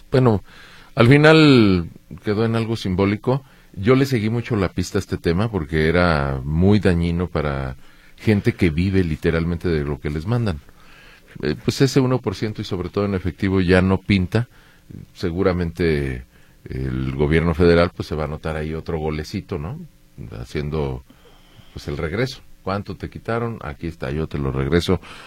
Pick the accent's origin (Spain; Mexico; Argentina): Mexico; me alegro como ciudadano mexicano de que no vaya a significar nada en lo literal.